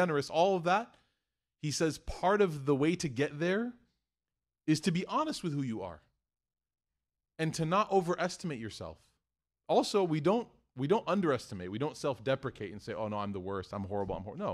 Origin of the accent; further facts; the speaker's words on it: Chicago, Illinois, United States; But in the North, if you say hi to somebody, I remember I'm from Chicago. When I first moved to Tennessee for a little bit